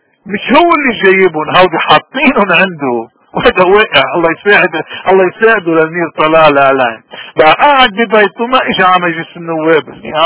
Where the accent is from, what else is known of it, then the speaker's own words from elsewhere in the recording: Lebanon; ما إلنا كلبنانيين سلطة عليهم